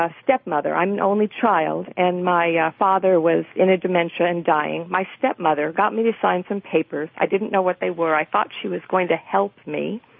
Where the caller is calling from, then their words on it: Encinitas, California, United States; I'm calling from Encinitas, and I live in San Diego County.